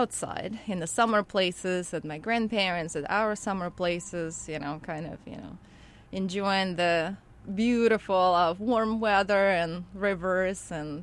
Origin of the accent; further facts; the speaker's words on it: Kharkiv, Kharkiv Oblast, Ukraine; And I grew up actually in a big city. I grew up in Kharkiv, which is the metropolitan area, and it's the most science and education area.